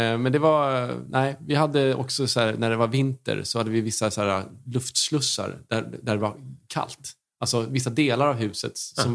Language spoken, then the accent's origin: Swedish; Lidingö, Stockholm County, Sweden; I en första, när man säger att jag är från Lidingö.